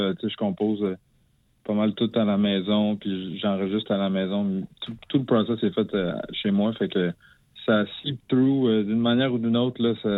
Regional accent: Quebec, Canada; born there; je suis immigrant algérien de deuxième génération. Fait que c'est-à-dire que mes parents viennent d'Algérie, puis moi, je suis né au Québec.

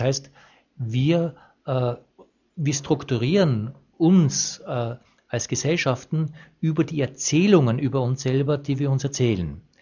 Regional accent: Austria; Weil ich das sehr spannend finde, auch weil ich als Österreicher hier auch ein persönliches Interesse dran habe.

